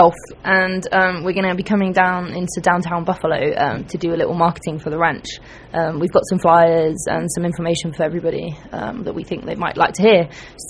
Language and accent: English; South West England, United Kingdom; I come from Somerset, so it's about an hour's drive to Stonehenge. And an hour's drive to Bath.